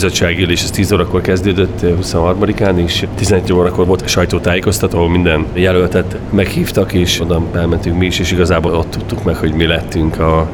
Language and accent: Hungarian; Encs, Borsod-Abaúj-Zemplén, Hungary; also born or lived in Italy; Szóval eltöltöttünk 3 évet Olaszországba, egy testvérvárosa lett, nem Encsnek a szülővárosunknak, hanem Szikszónak.